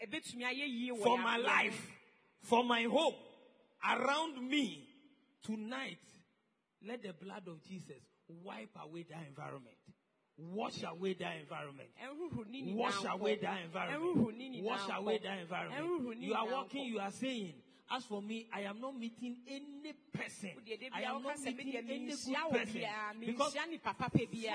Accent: Ghana; Every Ghanaian must say ewae. Because if I don't say that, I am not a Ghanaian.

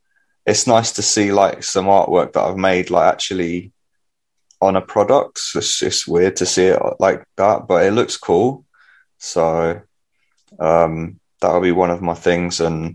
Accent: East Finchley, London, United Kingdom; a lot of my inspiration from my artwork and photography comes from my hometown of East Finchley in North London

